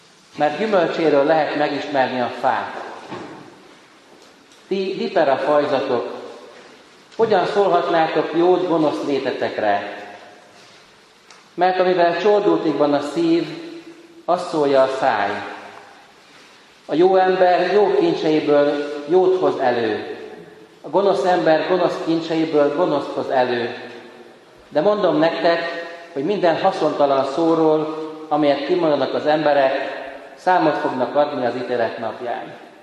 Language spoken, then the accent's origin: Hungarian; Miskolc, Borsod-Abaúj-Zemplén, Hungary; born there; Én itt születtem Miskolcon, és a temetőben vannak elődök